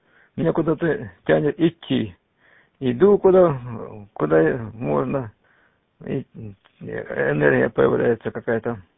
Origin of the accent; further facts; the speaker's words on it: Stavropol Krai, Russia; Я родом из Андроповского района. Раньше он был Курсовский район. Захолустье. Там захолустье было.